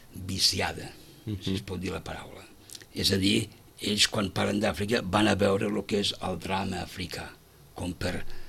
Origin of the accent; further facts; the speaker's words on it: Balaguer, Catalonia, Spain; accent: Ponent; Jo sóc de Balaguer.